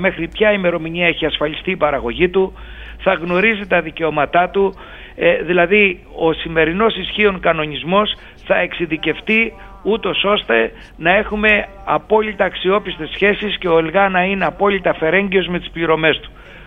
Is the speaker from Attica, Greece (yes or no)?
no; Peloponnese, Greece; και από την πατρίδα μου, την Αρκαδία, η οποία είναι μια ορεινή περιοχή